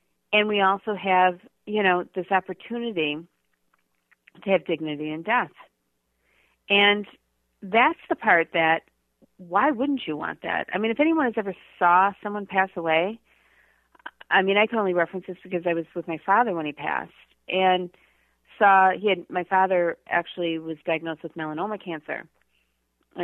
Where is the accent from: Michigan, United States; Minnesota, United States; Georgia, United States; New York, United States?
Michigan, United States; now in Boston, United States; because I'm originally from Michigan